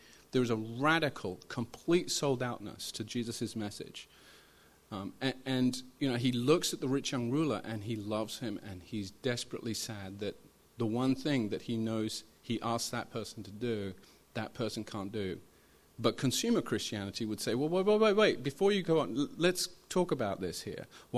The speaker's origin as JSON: {"language": "English", "country": "India", "tie": "born or raised there", "said": "this is when I grew up in India"}